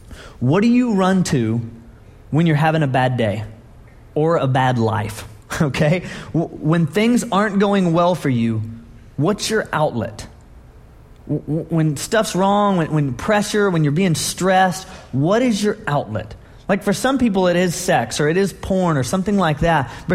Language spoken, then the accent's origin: English; Dallas, Texas, United States; Oh, where are you from? Oh, I'm from Dallas. Oh, great shopping.